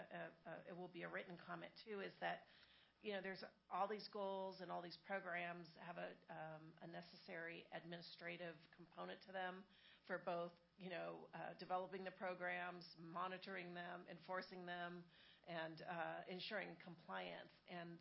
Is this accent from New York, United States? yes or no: no; Amador City, California, United States; I mean, I'm from Amador City, so we're tiny.